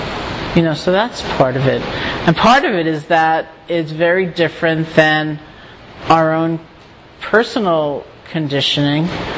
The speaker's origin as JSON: {"language": "English", "region": "New York", "country": "United States", "said": "it's not, I'm a New Yorker, you know"}